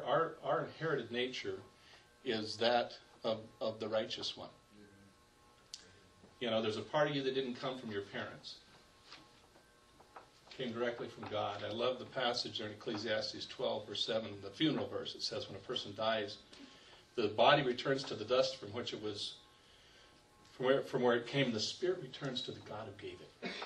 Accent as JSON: {"language": "English", "region": "South Dakota", "country": "United States", "tie": "born or raised there", "said": "When I was born there in South Dakota. Never lived outside of the state of South Dakota, so that's where I'm"}